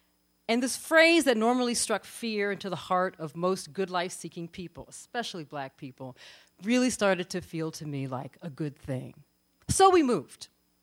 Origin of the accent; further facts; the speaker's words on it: Inglewood, California, United States; I mean, I grew up in and around Inglewood, and so I was very familiar with the elements of chaos.